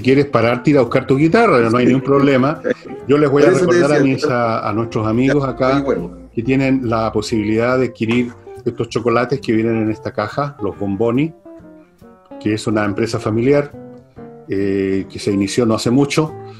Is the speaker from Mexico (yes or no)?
no; Valparaíso, Chile; also born or lived in Santiago; yo nací en Santiago, pero nadie es perfecto. Pero lo más fuerte de mi infancia, de mi pubertad, de mi adolescencia, se asocia con Valparaíso.